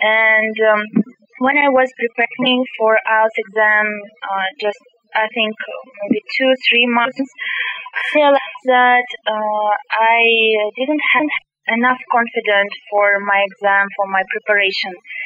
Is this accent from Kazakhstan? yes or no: yes; Kazakhstan; English is a second language; I'm from Kazakhstan.